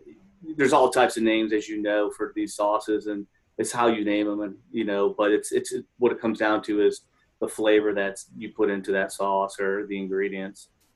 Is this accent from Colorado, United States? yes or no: no; Chicago, Illinois, United States; born there; now in Atlanta, United States; I've lived most of my life here in Atlanta and would travel back and forth because I had family in Chicago. I was born in Chicago and going back and forth.